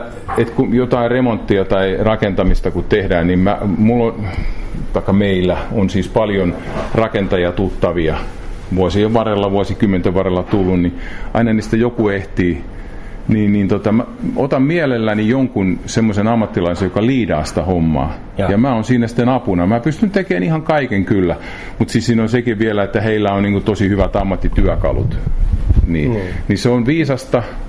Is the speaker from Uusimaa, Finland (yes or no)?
no; Pirkkala, Pirkanmaa, Finland; also born or lived in Tampere; now in Kangasala, Finland; muutettiin ja meni lukioon sitten Pirkkalaan. Ja Pirkkala on oikeasti, vaikka mä oon tamperelainen syntyjä, niin Pirkkala oikeasti on jotenkin mun edelleen kotikunta. Vaikka me on asuttu täällä Kangasalla, joka on hieno kaupunki, totta kai ei siinä mitään, niin 17 vuotta asuttu täällä.